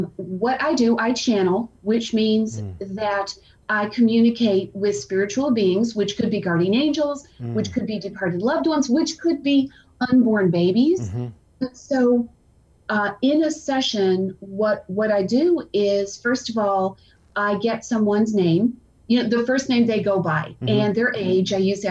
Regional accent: Chicago, Illinois, United States; No, I'm from Chicago.

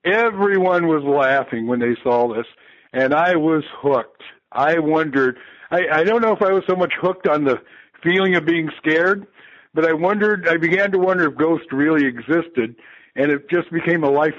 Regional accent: Guam; And we're from Guam

